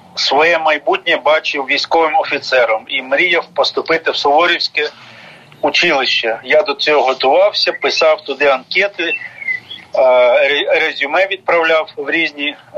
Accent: Crimea, Ukraine; Я народився і виріс в Криму. Там я був охрещений в Покровській церкві міста Джанкой. І жив від тієї церкви за 80 кілометрів.

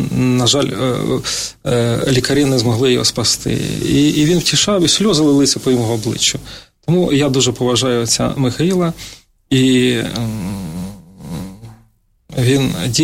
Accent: Poltava Oblast, Ukraine; now in Kharkiv, Ukraine; Я сам з Полтавщини. І вже 30 років я в Харкові і вважаю себе харків'янином.

